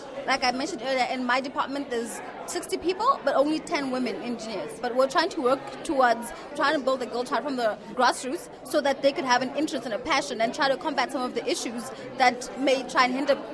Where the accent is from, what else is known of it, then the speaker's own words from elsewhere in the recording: Botswana; from Botswana.